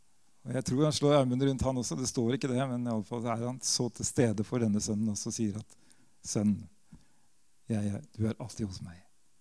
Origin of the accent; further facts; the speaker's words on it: Drangedal, Telemark, Norway; min barndoms bedehus hjemme I Drangedal.